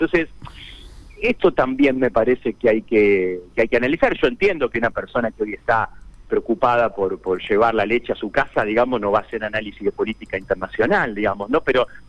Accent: Santa Fe, Argentina; como lo digo como santafesino y como un federalista

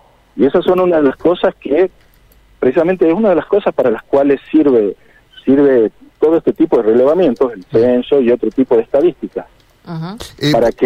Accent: Tucumán, Argentina; Yo soy tucumano.

